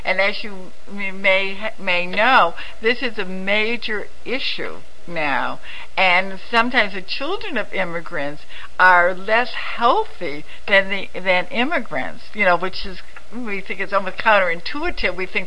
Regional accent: New York City, New York, United States; I mean, I'm happy to report, I come from New York City, that there's an executive order

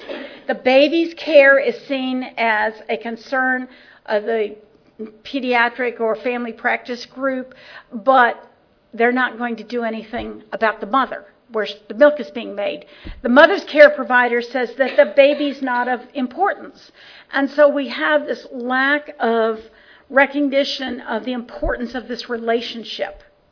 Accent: Idaho, United States; I grew up in Idaho, wagon trains coming across.

